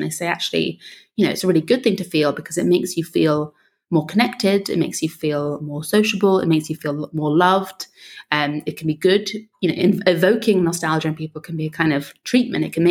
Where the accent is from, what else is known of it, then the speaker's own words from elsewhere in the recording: London, United Kingdom; I've done a very poor job of leaving my hometown of London